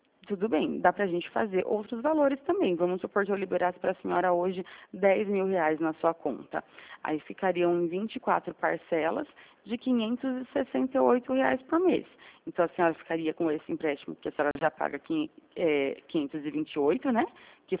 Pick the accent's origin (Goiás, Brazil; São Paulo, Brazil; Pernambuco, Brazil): São Paulo, Brazil; São Roque; É que eu sou de São Roque também, trabalho em São Roque.